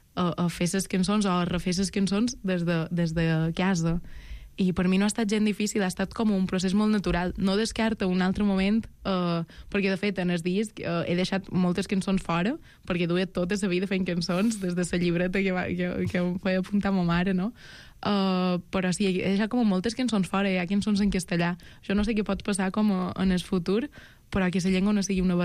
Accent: Felanitx, Balearic Islands, Spain; un poeta que és del meu poble, Felanitx

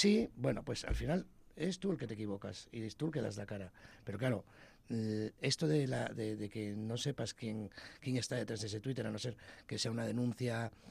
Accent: Asturias, Spain; debe ser que soy asturiano, tengo cara mala leche, como casi todos los asturianos

